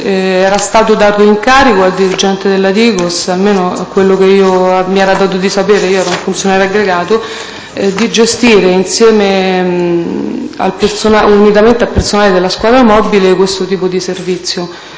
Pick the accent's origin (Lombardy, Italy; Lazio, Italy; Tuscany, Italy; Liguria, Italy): Lazio, Italy; Rome; born there; sono nata a Roma il 1 febbraio del 1966.